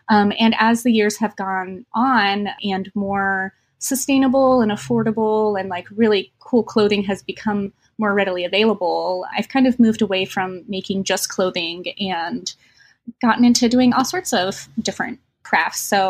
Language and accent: English; Carrboro, North Carolina, United States; also born or lived in Tokyo, Japan; I grew up in Carrboro, North Carolina. It's a very, very small little town, about like 4 square miles, but it's right next to a larger town called Chapel Hill. And originally I was born in Tokyo.